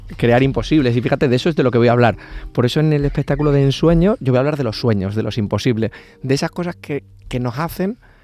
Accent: Extremadura, Spain; porque yo soy extremeño

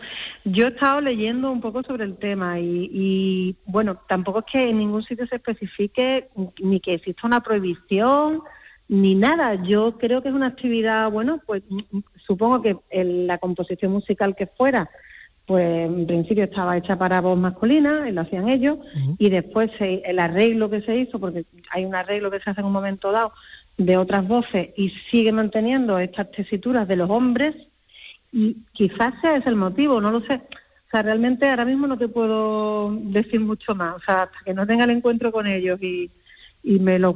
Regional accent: Huelva, Andalusia, Spain; yo soy de Huelva y conozco un poquito el repertorio

